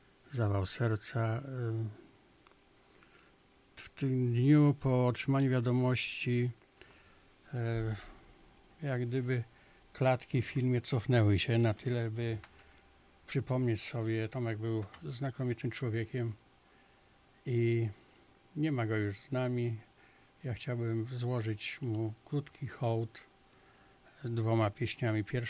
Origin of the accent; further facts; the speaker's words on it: Pionki, Masovian Voivodeship, Poland; w rodzinnym moim mieście, gdzie się urodziłem, w Pionkach